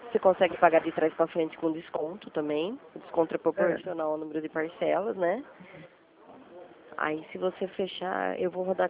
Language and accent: Portuguese; Rio Claro, São Paulo, Brazil; Eu sou de Rio Claro.